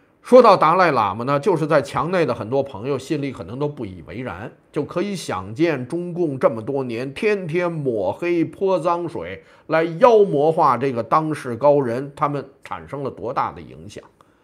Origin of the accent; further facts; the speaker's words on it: China; 中国人一直说我们中国人没有自己的精神领袖